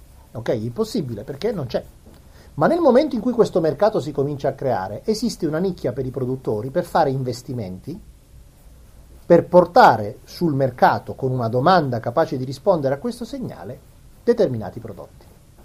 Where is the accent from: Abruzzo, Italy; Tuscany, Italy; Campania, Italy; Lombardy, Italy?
Abruzzo, Italy; born there; Io per esempio sono nato in Abruzzo